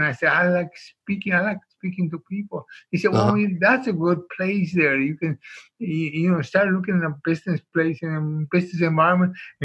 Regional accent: Mexico; also born or lived in Minnesota; now in United States; I came from Mexico and I worked in the fields and I worked in the factories and I worked in everything else. And then I came to Minnesota and I worked in the packing house

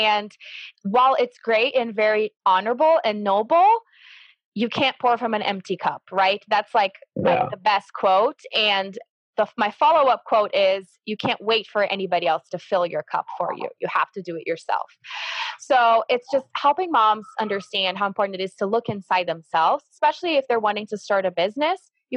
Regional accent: Brazil; because I'm from Brazil and I started tutoring my friends from school

